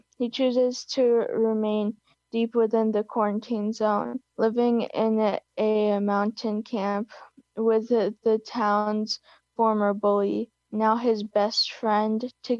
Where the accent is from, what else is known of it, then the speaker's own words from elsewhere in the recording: Hudson, New York, United States; I am a student of MC Smith. I'm a elementary school, and I'm also from Hudson.